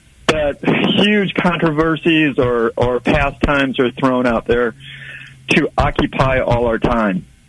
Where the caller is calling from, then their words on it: St. Joseph, United States; I'm calling from St. Joseph.